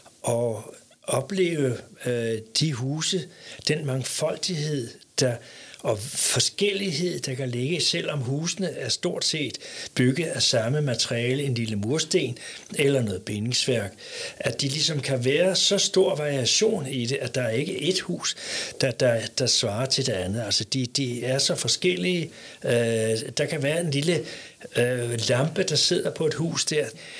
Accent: Hellerup, Capital Region of Denmark, Denmark; now in Helsingør, Denmark; Jeg er simpelthen tilflytter. Jeg kommer ind fra Hellerup og fik job heroppe i Helsingør i 1970 som arkitekt

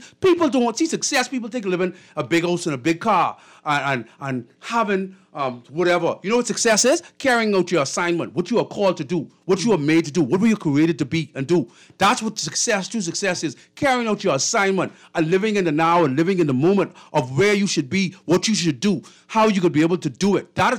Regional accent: Nassau, New Providence, Bahamas; I grew up on Ida Street, one of the most dangerous areas in Nassau.

